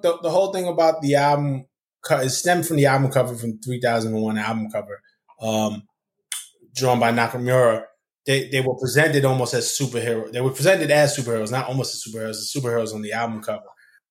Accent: Brooklyn, New York, United States; I'm from Flatbush, Brooklyn.

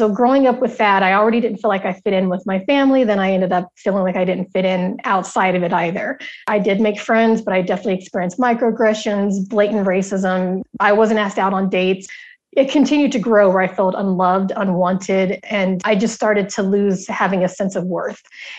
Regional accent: Denver, Colorado, United States; also born or lived in Wichita, United States; Growing up, I was born in Wichita, Kansas, and my mother needed to leave a marriage that definitely wasn't working. And we ended up moving back here to Denver, Colorado, where I currently am.

